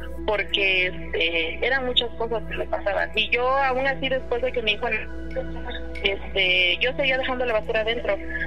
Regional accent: Guerrero, Mexico; cuando yo tenía como 6 años, yo soy de Guerrero.

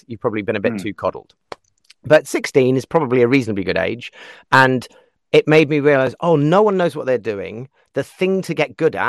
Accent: United Kingdom; but we're British. We laugh at these things.

